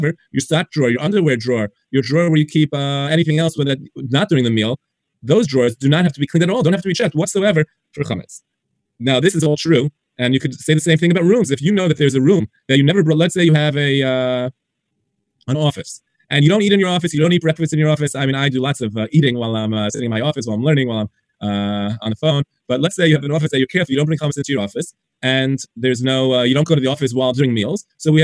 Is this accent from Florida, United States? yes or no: no; New York City, New York, United States; I grew up near the Frankel Shtiebel in Flatbush on 21st Street